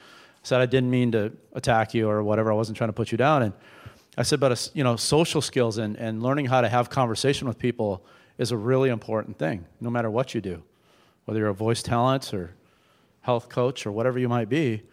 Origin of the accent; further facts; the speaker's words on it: Minnesota, United States; so I'm from Minnesota where they always talk about Minnesota nice.